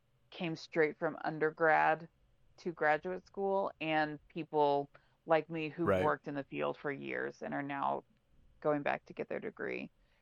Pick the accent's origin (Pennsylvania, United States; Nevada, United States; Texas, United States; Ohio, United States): Texas, United States; He was from New York, and I was like, yeah, I'm from the Metroplex.